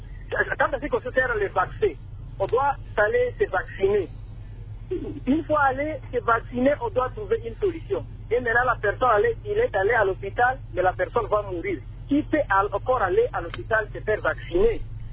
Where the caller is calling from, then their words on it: Bunia, Ituri, DR Congo; Nous croyons que bon, ce n'est pas bon ici chez nous à Bounia.